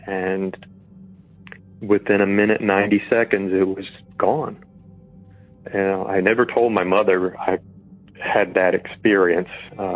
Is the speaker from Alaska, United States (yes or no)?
no; South Carolina, United States; I grew up in Northern South Carolina and our family home was a new construction home.